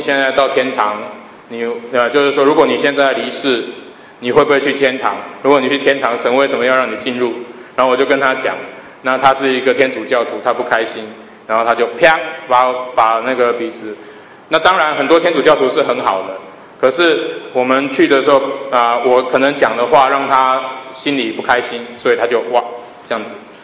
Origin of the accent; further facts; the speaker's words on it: Sydney, New South Wales, Australia; 从前我在这个雪梨台福教会服事，那我也在那里长大的。